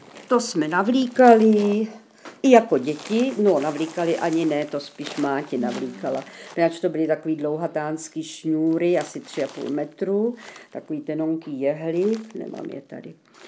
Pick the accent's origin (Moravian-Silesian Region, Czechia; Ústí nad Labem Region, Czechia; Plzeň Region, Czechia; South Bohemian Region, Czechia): Ústí nad Labem Region, Czechia; Litoměřice; born there; jsem se narodila tady v Litoměřicích v roce 1937, kdy už bylo tady hodně napětí mezi Čechy a Němci